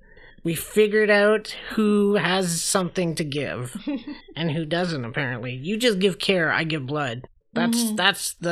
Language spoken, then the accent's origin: English; Tecumseh, Ontario, Canada; Oh, well, yeah, because I guess that's because I grew up in Tecumseh.